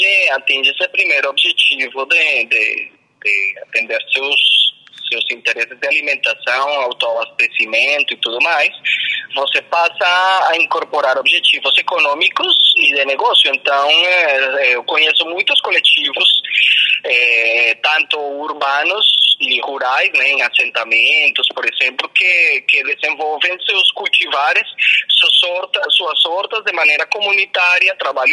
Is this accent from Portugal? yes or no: no; Colombia; Portuguese is a second language; Eu sou colombiano, mesmo na Colômbia, em uma cidade capital como Bogotá.